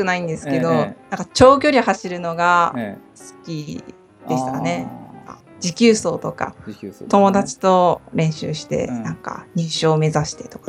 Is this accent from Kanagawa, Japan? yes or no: no; Kumamoto, Japan; also born or lived in Yawatahama / Kagoshima; 生まれは、愛媛県八幡浜市で、育ちは、熊本と鹿児島です。鹿児島に住んで、約20年が経っています。